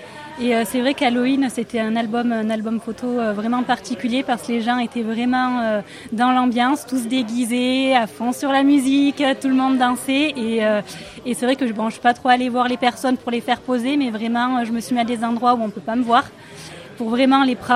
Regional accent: Gap, Provence-Alpes-Côte d'Azur, France; je suis de Gap

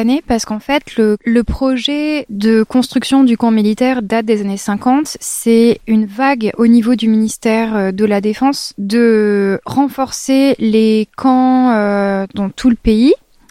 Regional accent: Forcalquier, Provence-Alpes-Côte d'Azur, France; ils les ont trouvées finalement ici, à Fort-Calquier, là où j'ai grandi.

